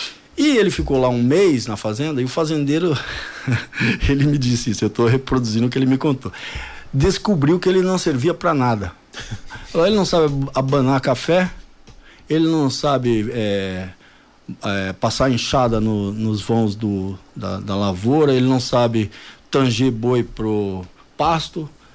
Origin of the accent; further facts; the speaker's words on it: Cianorte, Paraná, Brazil; also born or lived in Sumé, Paraíba; Às vezes eu falo que eu sou de Sumé, porque é onde eu nasci, tá no último pau de arara. Às vezes eu falo que eu sou de Cianorte, porque é onde eu cresci.